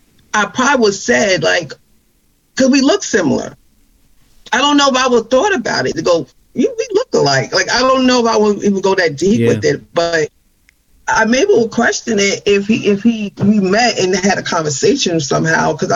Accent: New York, United States; born there; I was born in Harlem, New York, and in Manhattan. I was drawn to that place.

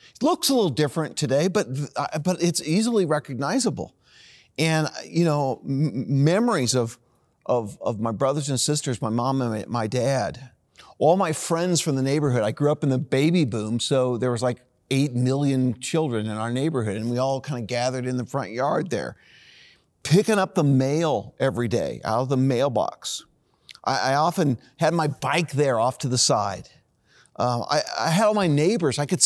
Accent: Greenwood, Indiana, United States; I actually typed in my home that I grew up in Greenwood, Indiana.

